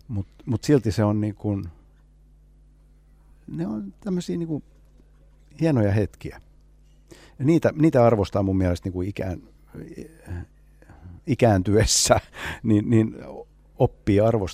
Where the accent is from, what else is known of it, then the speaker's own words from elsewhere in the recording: Ekenäs, Uusimaa, Finland; Finnish is a second language; now in Helsinki, Finland; Mä oon tosiaan Tammisaaresta kotoisin, eikä suomen kieli ollut niin kuin osana mun elämää missään määrin.